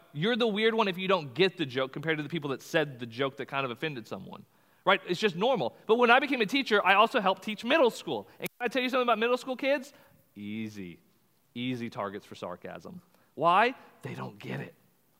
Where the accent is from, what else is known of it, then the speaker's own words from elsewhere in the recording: Texas, United States; We're from Texas, and so horses, right? They abound.